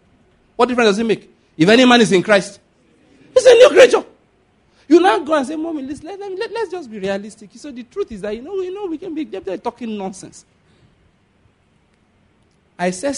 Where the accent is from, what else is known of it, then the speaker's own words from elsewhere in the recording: Ondo, Nigeria; And I'm from Ondo State, naturally speaking.